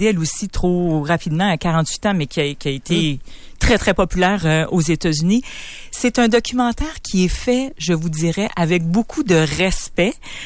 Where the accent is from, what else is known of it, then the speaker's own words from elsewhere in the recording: Canada; Je comprends pas en tant que Canadienne qu'elle ait pas plus de dates au Canada